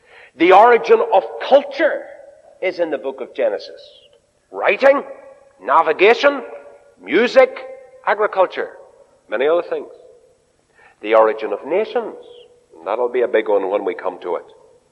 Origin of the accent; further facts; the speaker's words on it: Ireland; so very cheekily but carefully, because I was Irish, I went up to him